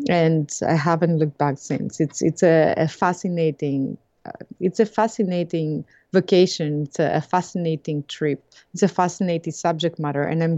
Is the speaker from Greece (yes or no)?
yes; Greece; now in Cambridge, United States; I was born and raised in Greece. And by means of many, many different places, I ended up in Cambridge, Massachusetts.